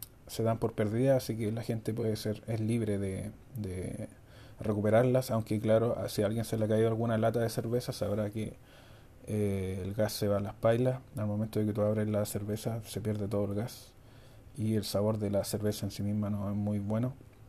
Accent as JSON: {"language": "Spanish", "country": "Chile", "said": "Y eso habla bastante mal de nuestra forma de ser como chileno."}